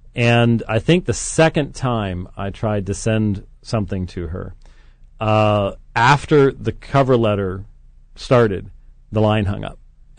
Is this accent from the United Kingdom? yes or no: yes; England, United Kingdom; accent: English; if I had broken into my English accent, no one could have told the difference between the two of us.